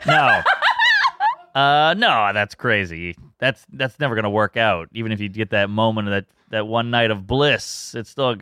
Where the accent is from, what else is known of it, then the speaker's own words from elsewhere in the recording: Louisiana, United States; I'm from Louisiana, so we get down over there with the family tree.